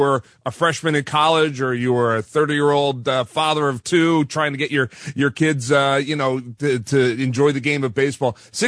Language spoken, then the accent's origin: English; Philadelphia, Pennsylvania, United States; because growing up in Philadelphia, as I did, you know, I'm a little younger than you, but different era.